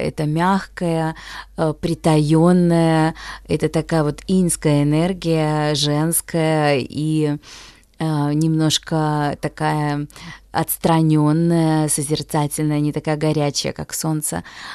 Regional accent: Belarus; мы, славяне, например, я родом из Беларуси

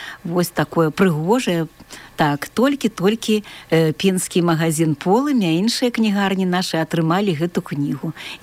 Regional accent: Baranavichy, Brest Region, Belarus; now in Pinsk, Belarus; я барнавічанка. В 86-м годзе я прыехала, была пераведзена дырэктарам Пінскага бюро падарожжаў і экскурсій.

